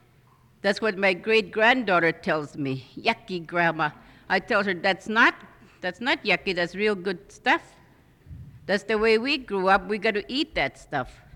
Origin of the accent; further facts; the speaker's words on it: Larsen Bay, Alaska, United States; from Larson Bay.